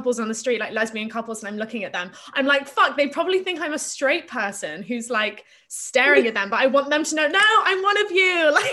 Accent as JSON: {"language": "English", "town": "Plymouth", "region": "South West England", "country": "United Kingdom", "tie": "born or raised there", "said": "So I grew up in Plymouth in Devon."}